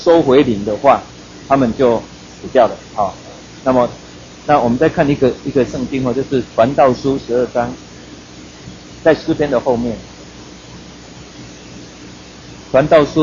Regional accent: Taiwan

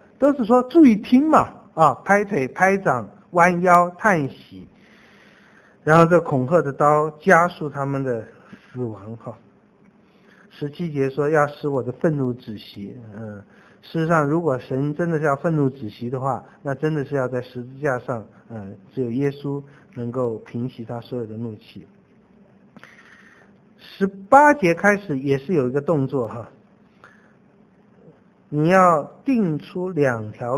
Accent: China; 这对我们中国人来讲也是很稀奇的，起码对我来讲

